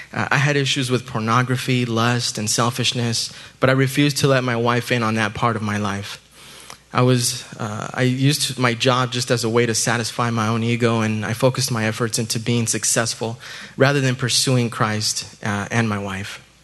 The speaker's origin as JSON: {"language": "English", "town": "El Paso", "region": "Texas", "country": "United States", "tie": "born there", "said": "I was born in El Paso, Texas. I'm the oldest of three boys and two girls."}